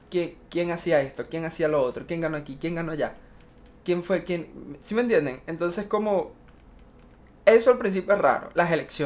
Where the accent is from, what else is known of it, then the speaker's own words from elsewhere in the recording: Venezuela; en mi país, Venezuela.